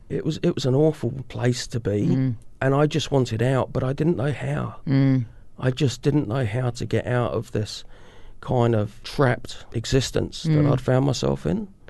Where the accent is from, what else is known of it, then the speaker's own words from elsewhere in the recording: England, United Kingdom; She's a New Zealander, I'm an Englishman.